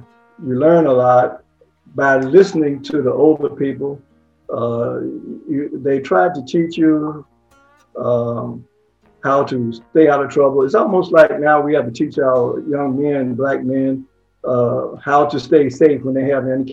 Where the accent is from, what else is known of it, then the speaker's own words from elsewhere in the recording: Alabama, United States; Alabama being right next door to Mississippi, and growing up in the Jim Crow law area, one of my mother's harshest fears were nightmares